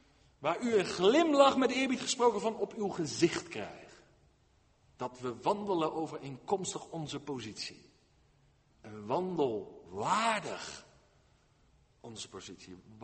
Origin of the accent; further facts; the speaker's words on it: South Holland, Netherlands; Ik ben in het Westland geboren en getogen, daar heb je glastuinbouw.